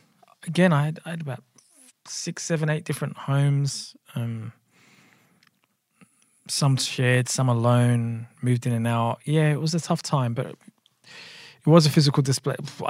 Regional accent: Australia; my own upbringing as a young person of color growing up in Australia with ethnic parent

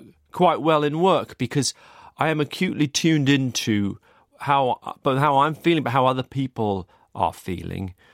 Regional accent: London, United Kingdom; Okay, so when I was growing up, I grew up in South London

